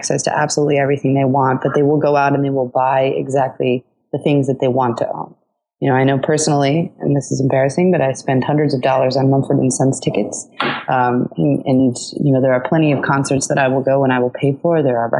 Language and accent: English; Norway; English is a second language; now in United States; Yeah, I mean, so I'm from Norway, full disclosure, and had Spotify long before I moved to the US